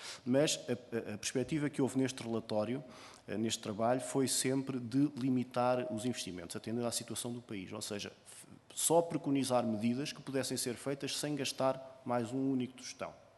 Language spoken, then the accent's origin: Portuguese; Caldas da Rainha, Centro, Portugal; born there; eu que nasci nas Caldas da Rainha